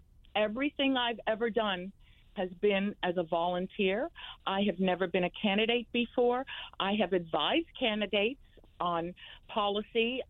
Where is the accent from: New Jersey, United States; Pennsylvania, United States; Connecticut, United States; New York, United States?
Connecticut, United States; I am from Connecticut. I live in Connecticut.